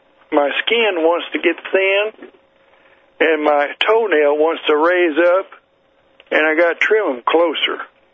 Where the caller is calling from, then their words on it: Perry, Missouri, United States; I'm from Perry, Missouri, and I enjoy your program immensely.